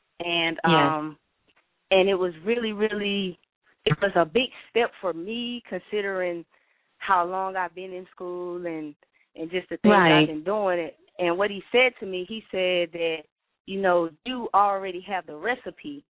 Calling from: Atlanta, Georgia, United States; I'm calling from Atlanta.

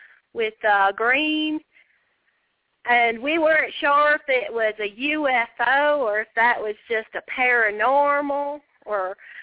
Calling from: Colorado, United States; I'm calling from Colorado.

